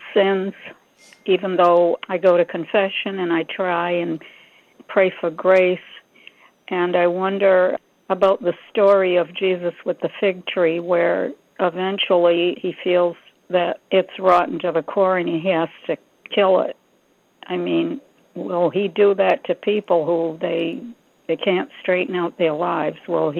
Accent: Northampton, New Hampshire, United States; I'm from Northampton, New Hampshire.

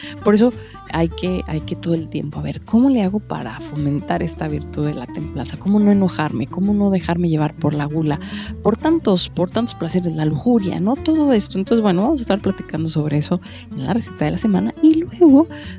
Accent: Mexico; yo soy mexicana, entonces le voy a platicar

